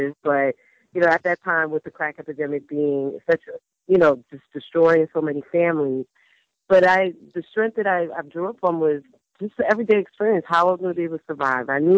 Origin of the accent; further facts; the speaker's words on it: Bronx, New York, United States; My experiences, me growing up in the South Bronx and also my family.